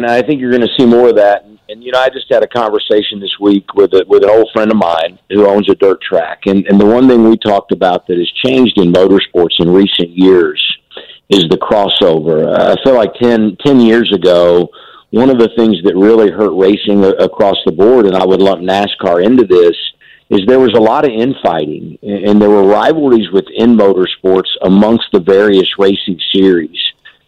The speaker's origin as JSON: {"language": "English", "town": "Indianapolis", "region": "Indiana", "country": "United States", "tie": "born or raised there", "said": "but growing up in Indianapolis and following the Indy 500 and what IndyCar meant to that city"}